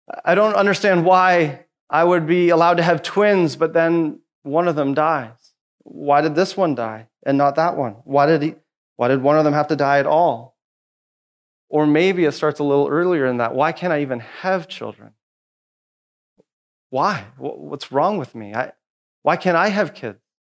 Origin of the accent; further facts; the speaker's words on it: Canada; born there; I don't know what my life would be like If I wasn't born in the 70s in Canada